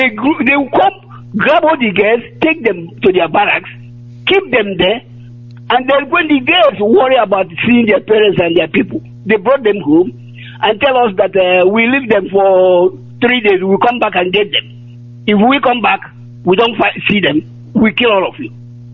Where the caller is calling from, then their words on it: Chicago, Illinois, United States; I'm calling from Chicago.